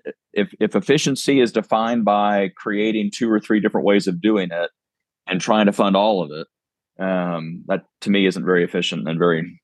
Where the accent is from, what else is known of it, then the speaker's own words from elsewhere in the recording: Centerville, Ohio, United States; now in Texas, United States; Well, I'm not a native Texan either. I'm from Ohio. So I was in an area that was literally, I went to the Centerville City Public Schools.